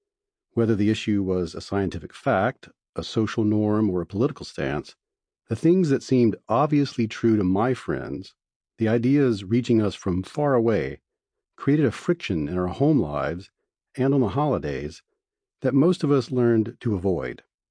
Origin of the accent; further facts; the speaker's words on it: Mississippi, United States; Growing up in Mississippi, like many in my generation, these kinds of arguments were part of our daily lives